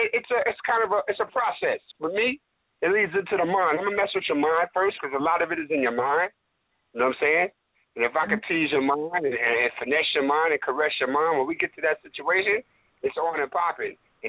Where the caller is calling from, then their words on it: New York City, New York, United States; I'm checking in from New York City and all that.